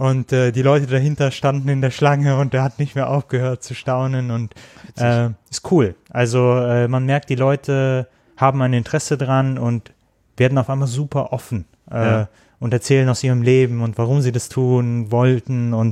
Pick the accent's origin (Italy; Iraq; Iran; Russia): Russia; Ural; German is a second language; moved away; ich komme aus dem Uralgebirge, ich weiß, wie es da aussieht